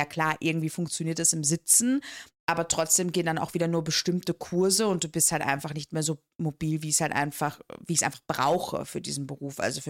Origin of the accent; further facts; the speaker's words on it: Dortmund, North Rhine-Westphalia, Germany; Ich bin in Dortmund aufgewachsen.